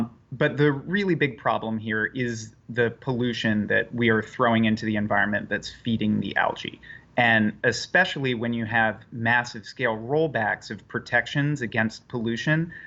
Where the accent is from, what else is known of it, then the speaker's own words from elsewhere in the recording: Rhode Island, United States; now in Washington, United States; Well, so I'm from Rhode Island originally. Right now I'm in D.C.